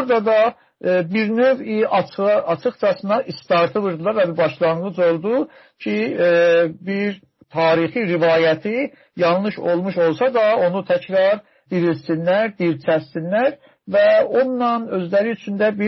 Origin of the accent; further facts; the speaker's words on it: Ardabil, Ardabil Province, Iran; Bu, mən özüm Ərdəbilliyəm və bunu üzülərək deyirəm